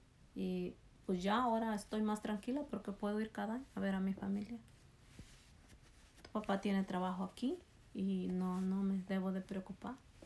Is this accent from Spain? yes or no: no; Huaycali, Guerrero, Mexico; now in Chicago, United States; Yo soy de un lugar que se llama Huaycali, Guerrero. Municipio de General Canuto Neri. Guerrero, México es.